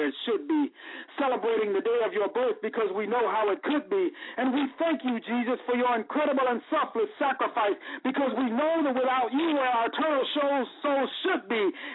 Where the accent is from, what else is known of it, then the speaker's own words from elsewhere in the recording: Gary, Indiana, United States; now in Merrillville, United States; I'm from Gary, Indiana, born and raised, and we're living now in Maryville, which is one city south of Gary, Indiana.